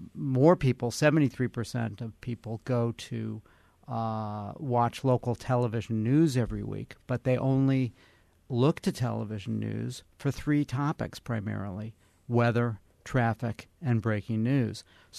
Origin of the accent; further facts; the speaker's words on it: California, United States; I grew up in California where we had a referendum once on whether people wanted to pay for television